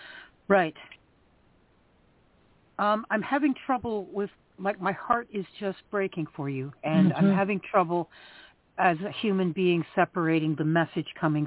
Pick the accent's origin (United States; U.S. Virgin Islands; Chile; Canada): Canada; See, I'm from Canada, so I'm not sure what the social services can do for you down there.